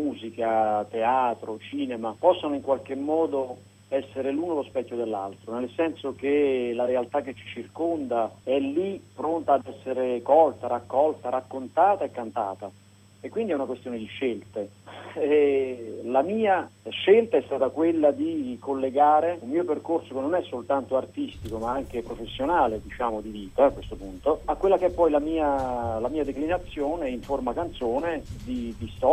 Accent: Campania, Italy; moved away as an adult; also born or lived in Avellino / Naples / Tuscany; Sono campano di origine

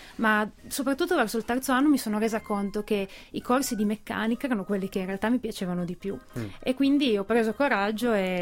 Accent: Mondovì, Piedmont, Italy; Io vengo da Mondovì, che è una cittadina carinissima in provincia di Cuneo

